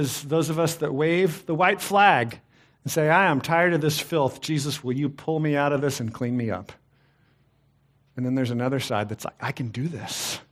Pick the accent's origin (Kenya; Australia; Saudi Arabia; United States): United States; Texas; If you've ever worked around animals, I grew up in Texas.